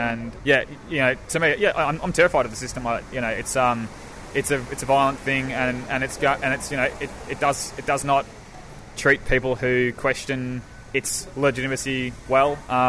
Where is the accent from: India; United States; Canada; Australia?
Australia; Melbourne, Victoria; So I'm from Melbourne myself.